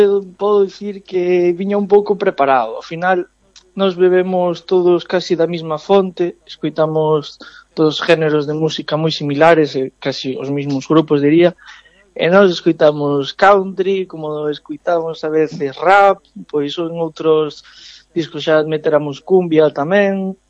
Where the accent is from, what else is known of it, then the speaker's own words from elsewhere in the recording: Carnota, Galicia, Spain; A semana siguiente estamos en Carnota, no meu pobo natal, que, bueno, sempre dicimos que son de Muros, pero aí teño a miña raíz e a miña residencia en Carnota.